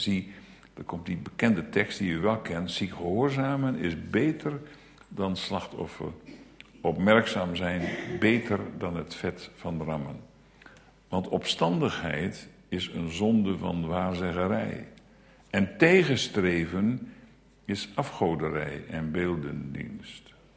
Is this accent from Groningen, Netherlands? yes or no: yes; Schildwolde, Groningen, Netherlands; opgegroeid in Schildwolde, Slochteren, dat zijn de grotere plaatsen van een noordelijke provincie.